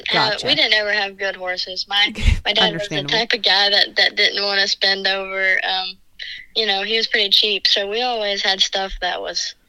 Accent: Virginia, United States; growing up in Virginia, there wasn't a whole lot of good breakaways to go to around the house.

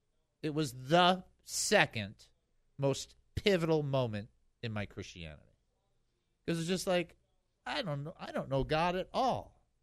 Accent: Detroit, Michigan, United States; So, you know, I'm from Detroit, so of course I'm going in.

